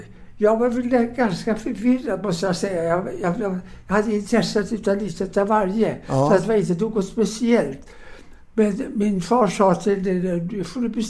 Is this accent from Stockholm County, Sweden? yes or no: yes; Stockholm, Stockholm County, Sweden; Ja, det var i Stockholm på Roslagsgatan som jag föddes i min fars fastighet. Där föddes jag.